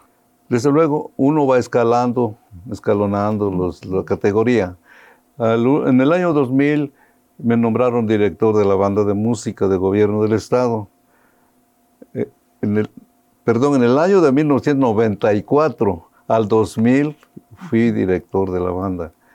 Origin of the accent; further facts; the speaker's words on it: Ocotepec, Mexico; Porque soy de aquí de Ocotepec.